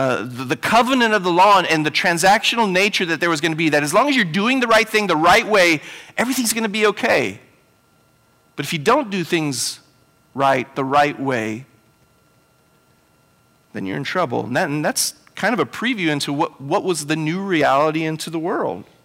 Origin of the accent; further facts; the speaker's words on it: Houston, Texas, United States; I went to go visit my elementary school that I grew up in Houston, Texas, and it was called Atkinson Elementary